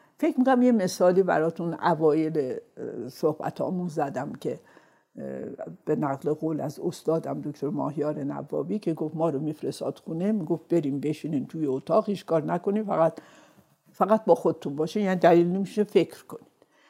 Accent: Khoy, West Azerbaijan, Iran; born there; ما در خوی دنیا اومدم، شهرستان کوچیک بود، طبعا دانشگاهی ما دانشگاهی نبود.

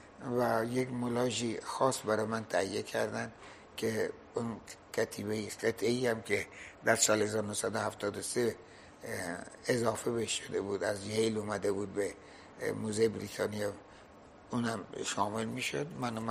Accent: Iran; من اولین ایرانی هستم که از زبان اصلی ترجمه کردم.

